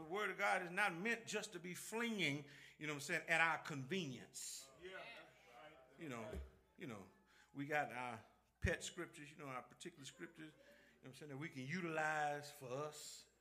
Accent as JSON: {"language": "English", "town": "Shreveport", "region": "Louisiana", "country": "United States", "tie": "born or raised there", "said": "Look, when I was growing up in Shreveport, Louisiana, Cedar Grove was where I was."}